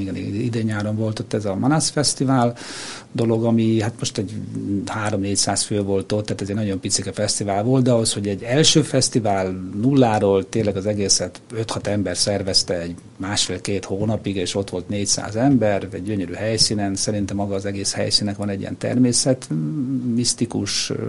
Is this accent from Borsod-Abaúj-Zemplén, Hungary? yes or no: no; Budapest, Hungary; Én Tőzsgyökeres budapesti vagyok, és a COVID alatt nekünk volt Balatonon egy nyaralónk, és akkor oda leköltöztem